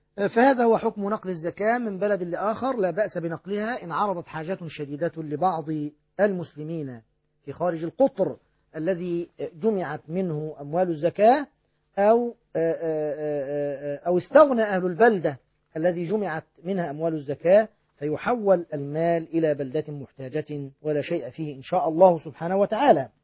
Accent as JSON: {"language": "Arabic", "country": "Egypt", "said": "وهذا هو المعمول به عندنا في مصر وفي بعض البلاد المجاورة"}